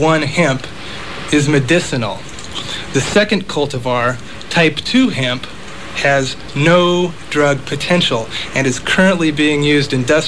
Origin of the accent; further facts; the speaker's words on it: Nebraska, United States; I was born in Nebraska. I grew up in a little town in the middle of Holt County, Nebraska, that was surrounded by fields of industrial hemp.